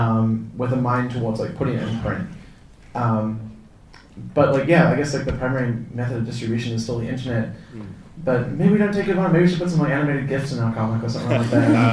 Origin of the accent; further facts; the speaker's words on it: New Zealand; I grew up in New Zealand, and no one else really did comics.